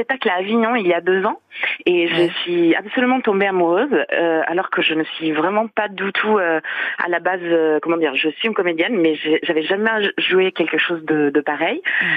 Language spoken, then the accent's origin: French; Italy; French is a second language; Et donc il y a des parties que j'ai écrites et qui regardent aussi le fait que je suis italienne